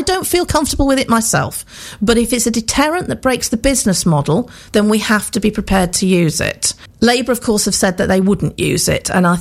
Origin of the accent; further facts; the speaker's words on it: West Midlands, United Kingdom; born there; I was born in the Moorlands, I live in the Moorlands, and I will always fight for the Staffordshire Moorlands.